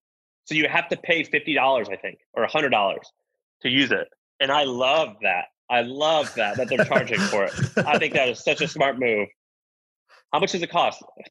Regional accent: the South, United States; So he's a Southern guy. That's how I know him because I'm from the South.

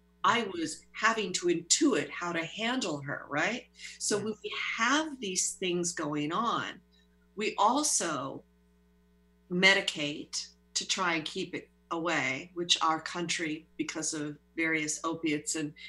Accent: Pennsylvania, United States; but I'm also in touch with my hometown in Pennsylvania.

